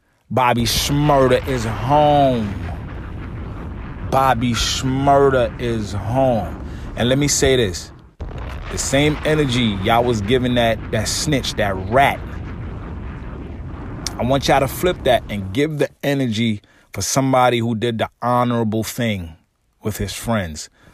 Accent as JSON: {"language": "English", "town": "Brooklyn", "region": "New York", "country": "United States", "said": "I'm from Brooklyn"}